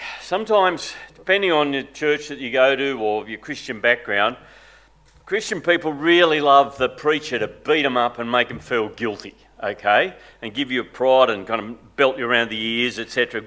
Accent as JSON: {"language": "English", "town": "Grafton", "region": "New South Wales", "country": "Australia", "tie": "born or raised there", "said": "I grew up in Grafton, which is a pretty little town, almost an hour's drive from the coast on the beautiful Clarence River. It's about an hour north of Coffs Harbour, up north."}